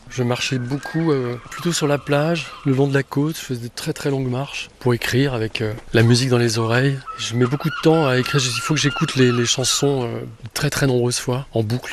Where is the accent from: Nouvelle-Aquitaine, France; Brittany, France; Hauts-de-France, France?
Brittany, France; Rennes; parce que je suis de Rennes, donc je venais très très souvent le week-end